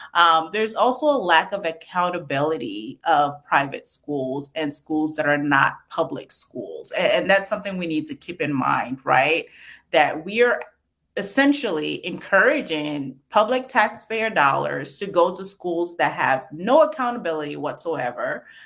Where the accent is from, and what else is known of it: St. Paul, Minnesota, United States; born or raised there